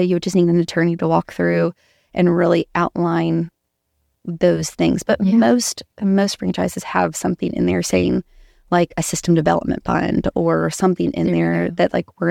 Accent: Oklahoma, United States; there's this place back in my hometown in Oklahoma called HTO, and they do all the different iced teas.

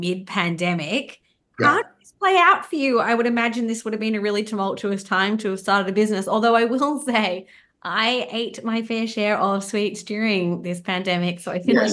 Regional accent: United Kingdom; Because I'm a Brit and we do call lollies sweets at home.

